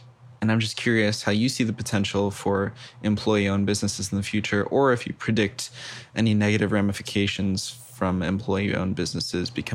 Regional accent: Los Angeles, California, United States; I'm from Los Angeles, California.

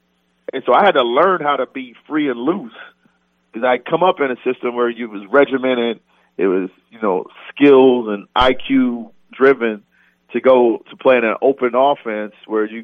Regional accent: Indiana, United States; But, you know, I came from Indiana where we didn't do stuff like push it and shoot threes on the break.

